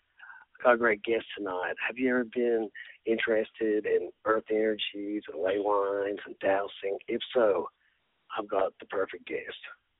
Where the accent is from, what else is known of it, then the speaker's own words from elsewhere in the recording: West Virginia, United States; I'm from West Virginia, so they called it water witching there.